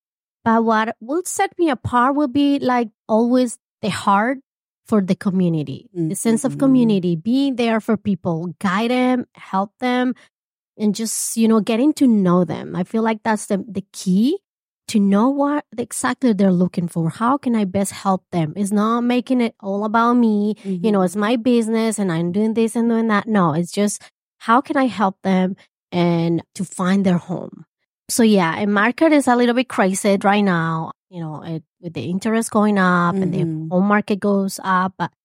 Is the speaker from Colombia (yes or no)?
yes; Colombia; English is a second language; You know, I'm a Hispanic. I'm original from Colombia.